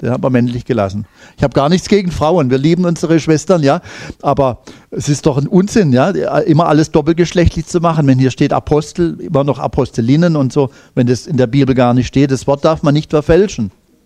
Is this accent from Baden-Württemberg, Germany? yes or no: yes; Baden-Württemberg, Germany; Inzwischen haben wir in Baden-Württemberg, wo ich herkomme, die grün-schwarze Regierung.